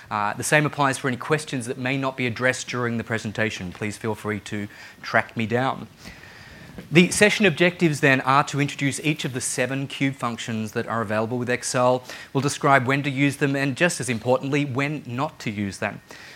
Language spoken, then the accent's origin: English; Australia; I'm from Australia.